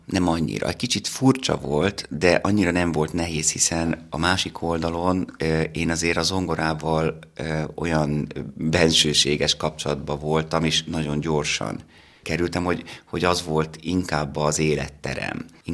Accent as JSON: {"language": "Hungarian", "town": "Vác", "region": "Pest", "country": "Hungary", "tie": "born or raised there", "also_born_or_lived": "abroad", "said": "Ugye Vácot születtem, tehát ezt nehéz megváltoztatni, és ezért alapvetően egyfajta kötődésem van Váchoz. A későbbiekben pedig, ugye nagyon sokat éltem külföldön, úgy döntöttem, immár szabad akaratomból, hogy Vácot fogok élni is."}